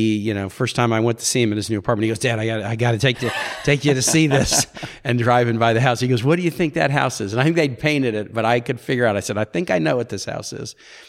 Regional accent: Saint Paul, Minnesota, United States; born there; And, you know, it's funny, I was born in St. Paul, so maybe that was another reason why I kind of liked these guys.

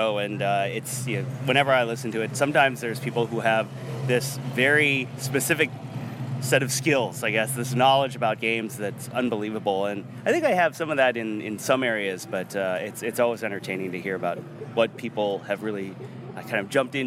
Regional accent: Ohio, United States; also born or lived in Taiwan; it wasn't available where I grew up in Ohio

